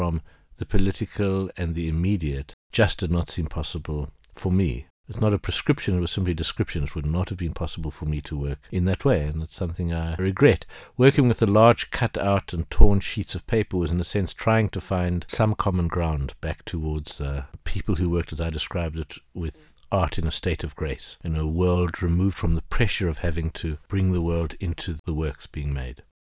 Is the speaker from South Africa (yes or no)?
yes; South Africa; particularly growing up in South Africa